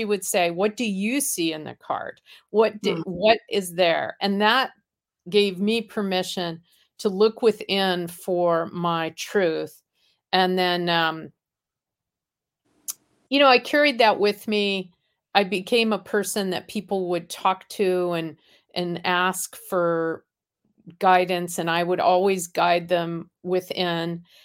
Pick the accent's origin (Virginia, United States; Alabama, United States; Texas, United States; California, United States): California, United States; San Diego; also born or lived in Buffalo / Portland / Washington, D.C.; I grew up in San Diego, but then I went to law school in Buffalo, New York, and college in Portland, Oregon, and then lived in Washington, D.C.